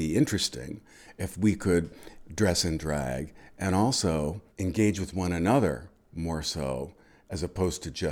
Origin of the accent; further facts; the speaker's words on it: Wellesley, Massachusetts, United States; I was born and raised in Wellesley, and I was the fourth and last child of my mother, who had three husbands.